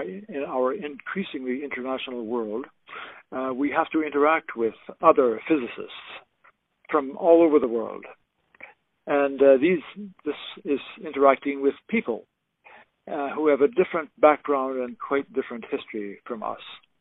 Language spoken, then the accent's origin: English; Canada; as well as Canada, which is my home country